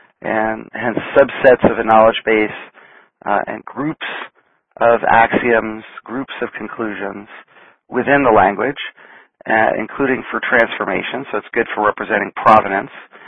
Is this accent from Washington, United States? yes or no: yes; Seattle, Washington, United States; which was held here in my hometown of Seattle, last week.